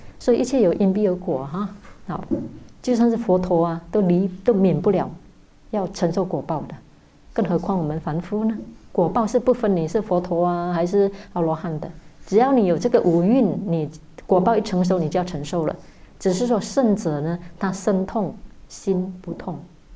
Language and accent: Chinese; Malaysia; 我们马来西亚人更没有，我们马来西亚人比较单纯